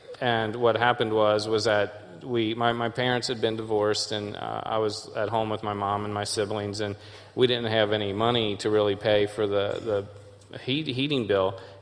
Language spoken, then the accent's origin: English; Erlanger, Kentucky, United States; But I grew up over in Erlanger, you know, not that far from here.